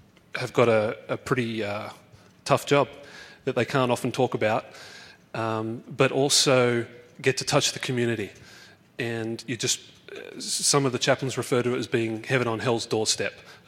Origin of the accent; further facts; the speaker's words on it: Australia; I've got no military background. I'm Australian